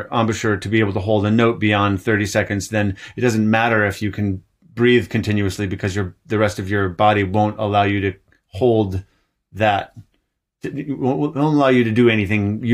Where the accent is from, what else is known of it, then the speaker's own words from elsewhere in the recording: Ann Arbor, Michigan, United States; I grew up in Ann Arbor, Michigan.